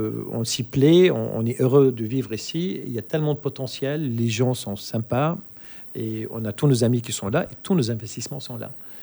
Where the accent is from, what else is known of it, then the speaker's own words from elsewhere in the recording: Lebanon; now in New Caledonia; Je viens du Liban, donc on a encore beaucoup d'atouts en Nouvelle-Calédonie.